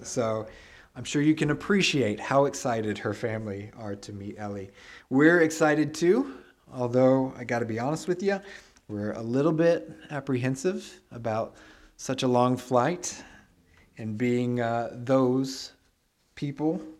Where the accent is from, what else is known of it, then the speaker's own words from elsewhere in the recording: Texas, United States; first language English; this good old Texas boy gets a taste of home, because English is my mother tongue. It's my heart language.